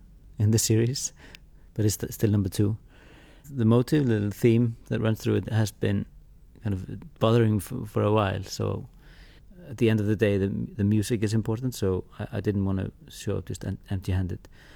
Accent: Iceland; I come from Iceland and live in Reykjavik.

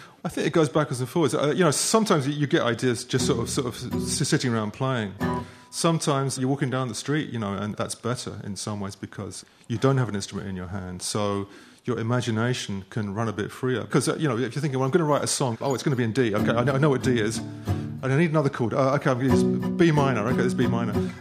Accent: United Kingdom; It's about being British and repressed, you know, and having to figure it all out yourself.

